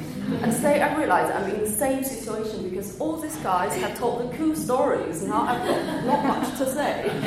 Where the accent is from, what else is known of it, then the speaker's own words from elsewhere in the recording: China; now in London, United Kingdom; I graduated from LSE in 2008. So originally I was from China, and because of school I moved here, and after graduation I worked here.